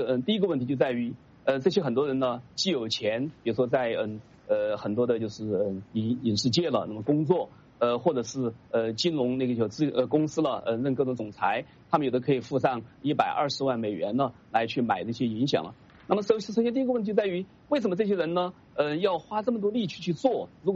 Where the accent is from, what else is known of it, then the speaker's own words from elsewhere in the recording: China; now in United States; 像我从中国过来到美国